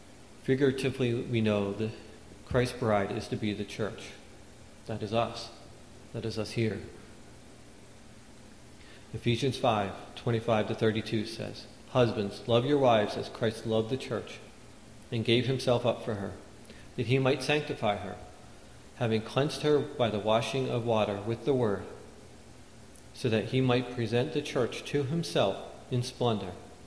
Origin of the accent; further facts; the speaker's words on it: New Jersey, United States; I grew up in South Jersey, was born and raised there, lived there most of my life.